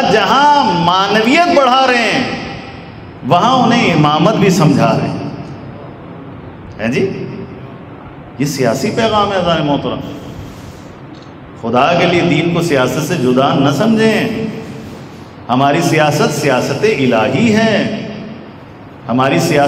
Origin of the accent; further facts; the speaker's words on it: Pakistan; born there; یہ پاکستان ہمارا وطن ہے، ہماری مادر وطن ہے، ہم یہاں پیدا ہوئے ہیں، یہی مرنا ہے، یہی ہماری نسلوں نے جینا ہے۔